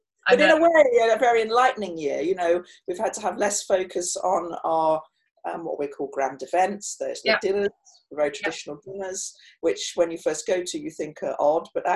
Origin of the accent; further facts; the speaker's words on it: Midlands, United Kingdom; accent: Midlands; I know I was laughed at for my Midlands accent and what I said.